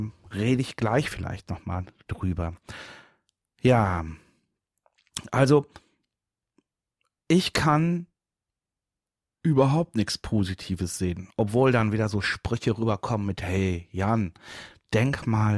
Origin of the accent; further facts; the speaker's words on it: Dortmund, North Rhine-Westphalia, Germany; ich komme ja ursprünglich auch aus Dortmund